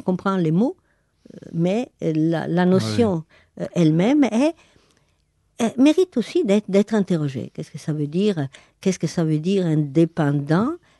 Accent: Italy; je suis italienne et française, non pas d'origine italienne, mais... italienne et française

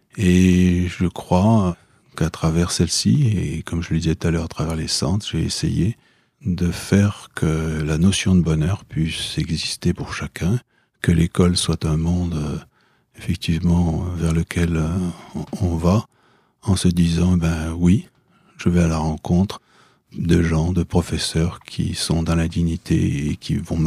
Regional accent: Saint-Étienne, Auvergne-Rhône-Alpes, France; je suis quelqu'un qui vient d'un horizon un peu plus lointain que Paris, puisque je suis de Saint-Étienne. Je suis né dans la Loire. Je suis né au cœur des mines, au cœur de la sidérurgie

